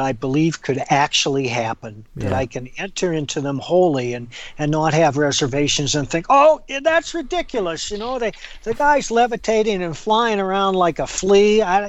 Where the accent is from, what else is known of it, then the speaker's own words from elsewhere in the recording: South Dakota, United States; I got my first gun when I was 12 years old, a 410 shotgun, because I grew up in South Dakota and we would hunt pheasant.